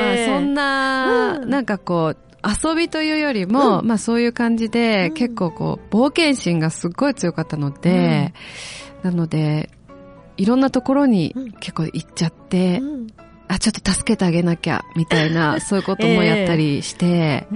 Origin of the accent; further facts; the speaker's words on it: Gamagori, Aichi, Japan; also born or lived in Nagoya; 出身は、生まれてから少しの間は名古屋だったんですけれども、高校2年生まで蒲郡にいましたね。